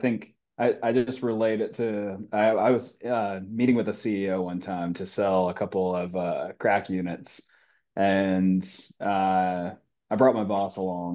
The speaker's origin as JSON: {"language": "English", "region": "North Carolina", "country": "United States", "tie": "born or raised there", "said": "But I growing up in North Carolina, I feel terrible that I got more into football because, you know, college football is like central there."}